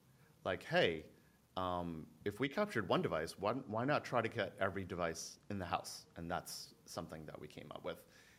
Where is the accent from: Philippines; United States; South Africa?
Philippines; I'm Filipino, right? So I'm very particular if I'm going to order some Filipino stuff